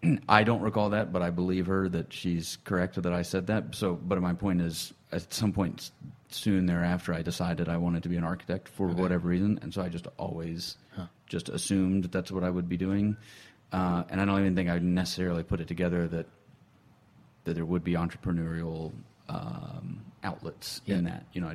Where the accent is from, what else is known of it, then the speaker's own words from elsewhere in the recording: Burlington, North Carolina, United States; It's called Burlington. It's like a small city, big town kind of thing, okay. Outside of Raleigh area.